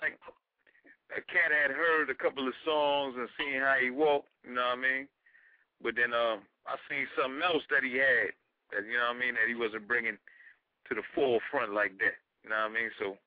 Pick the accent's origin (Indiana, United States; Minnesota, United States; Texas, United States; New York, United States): New York, United States; Bronx; born there; we was born in Bronx, Lebanon, you know what I mean?